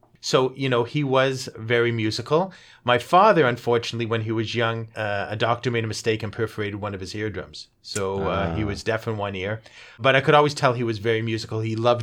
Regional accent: North York, Ontario, Canada; I grew up in North York.

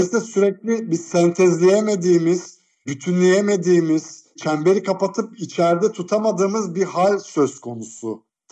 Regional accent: Eskişehir, Turkey; born there; Ben Eskişehir doğumluyum mesela.

